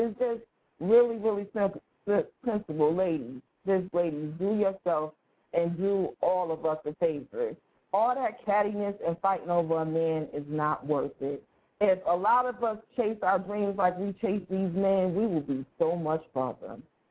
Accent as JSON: {"language": "English", "town": "Pontiac", "region": "Michigan", "country": "United States", "tie": "born or raised there", "said": "And this is actually out of my hometown, Pontiac, Michigan."}